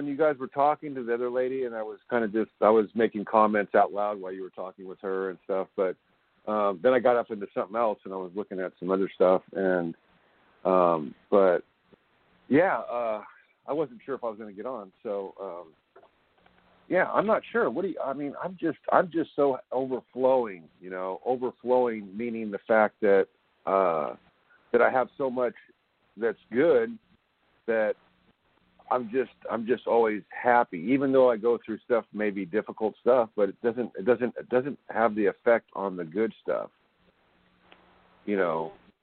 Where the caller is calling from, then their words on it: California, United States; I'm calling from California.